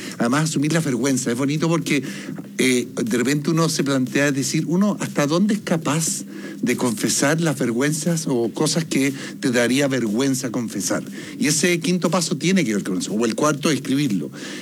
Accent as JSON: {"language": "Spanish", "country": "Chile"}